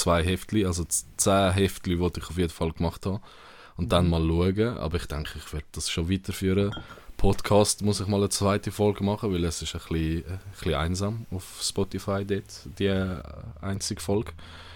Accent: Zurich, Switzerland; ich bin in Zürich aufgewachsen, in den 90ern

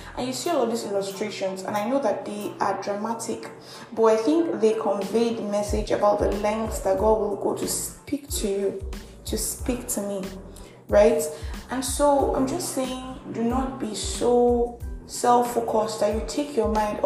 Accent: Nigeria; I'm that Nigerian Christian Doholic

